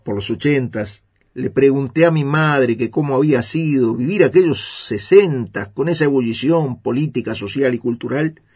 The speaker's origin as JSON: {"language": "Spanish", "country": "Uruguay", "said": "uruguayo, señor"}